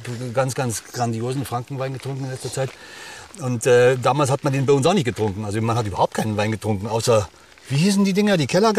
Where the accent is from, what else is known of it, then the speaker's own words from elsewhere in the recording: Munich, Bavaria, Germany; ich komme aus München